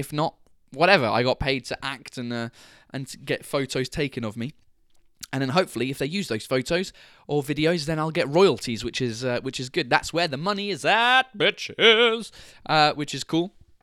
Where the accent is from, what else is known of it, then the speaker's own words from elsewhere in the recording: England, United Kingdom; I couldn't get on stage and be like, "Hi, I'm English," without talking about the fact that we'd all started beating the shit out of each other down in Marseille.